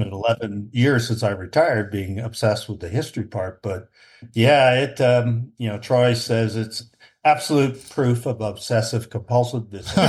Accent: Toronto, Ontario, Canada; I grew up in Toronto, right?

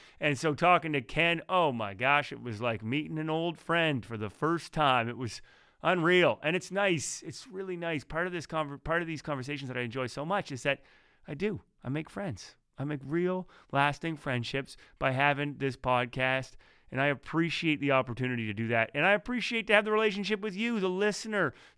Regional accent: Fredericton, New Brunswick, Canada; also born or lived in Halifax, Canada; I was in Halifax for about 15 years, and then I moved home. I mean, my hometown is Fredericton.

